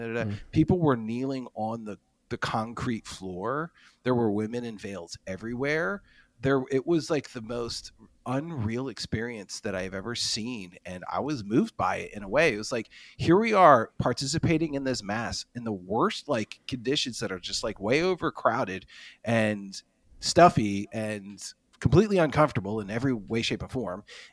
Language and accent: English; Philadelphia, Pennsylvania, United States; I grew up in Philadelphia originally.